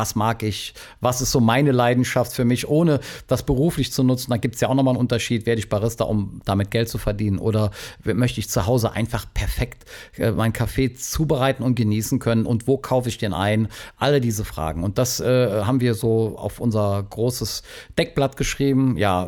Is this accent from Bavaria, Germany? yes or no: no; Cologne, North Rhine-Westphalia, Germany; die Stadt Köln, also meine Heimatstadt hier, braucht 550 Tonnen im Monat